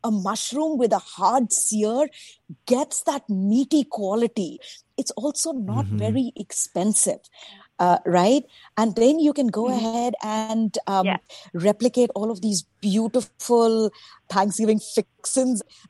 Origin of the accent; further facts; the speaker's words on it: Ranchi, Jharkhand, India; also born or lived in Punjab; In India, actually in Eastern India. I was born in Punjab, but grew up in Eastern India in a small town called Ranchi.